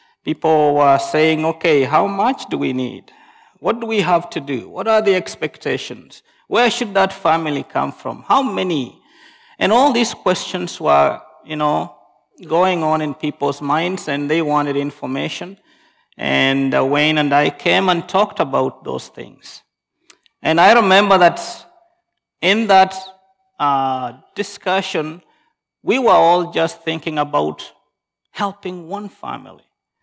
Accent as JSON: {"language": "English", "country": "Kenya", "tie": "born or raised there", "moved": "as an adult", "lives_now": "Canada", "said": "I grew up in Kenya, and there you are just part of the family."}